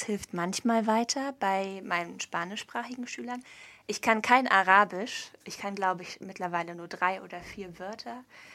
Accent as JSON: {"language": "German", "region": "Berlin", "country": "Germany", "said": "ich bin 28 Jahre alt, ich komme aus Berlin und ich wohne in Berlin."}